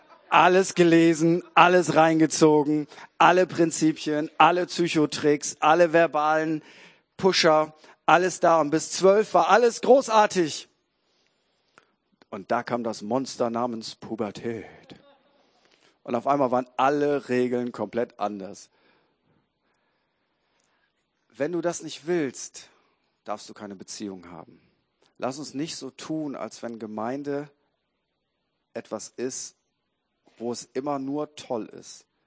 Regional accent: Lower Saxony, Germany; Ich sag's mal als Ostfriese.

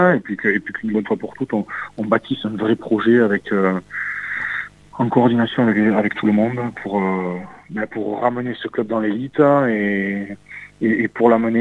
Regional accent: Toulouse, Occitanie, France; je suis né à Toulouse, j'ai fait plus de 15 ans à Toulouse

